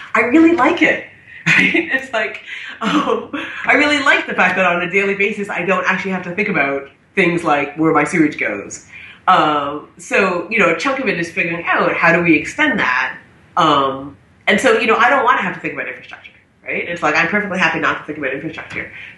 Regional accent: Canada; You may or may not know this, but I'm Canadian. So I'm from Canada

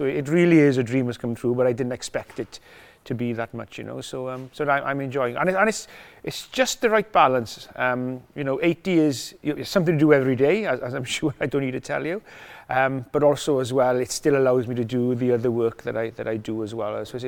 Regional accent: Mynyddcerrig, Wales, United Kingdom; where I was brought up in Mynecerri

